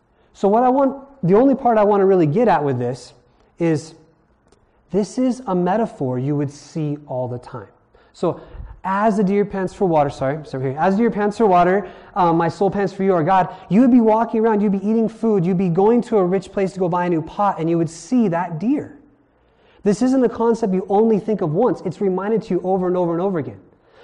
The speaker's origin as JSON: {"language": "English", "region": "Hawaii", "country": "United States", "said": "I'm from Maui. And yes, we say Maui."}